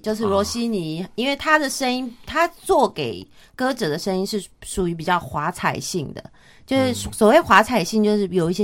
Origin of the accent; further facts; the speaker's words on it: Taiwan; 就像我们台湾人一样哦